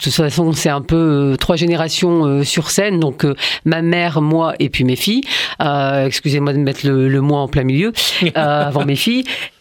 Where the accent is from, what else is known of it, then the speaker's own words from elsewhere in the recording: France; born there; Je suis née en France